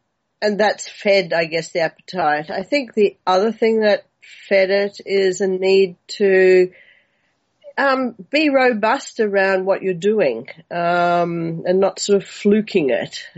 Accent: Brisbane, Queensland, Australia; now in Singapore; I'm an Australian girl who grew up in Brisbane, you know, near the Surfers Paradise Beach and the wonders of the outdoor playground.

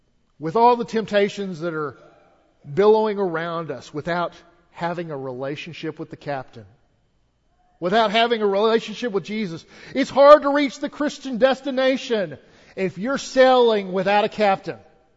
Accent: Amarillo, Texas, United States; I'll never forget, I was a kid growing up in Amarillo.

